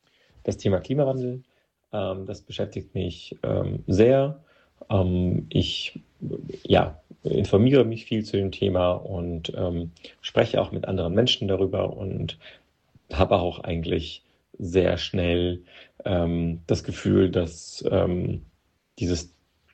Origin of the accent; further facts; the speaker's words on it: Moldova; now in Germany; Ich komme aus Republik Moldau oder auch Moldova oder Moldawien genannt. Und nach Deutschland hat mich und meine Eltern damals die Suche nach einem besseren, einfacheren Leben geführt.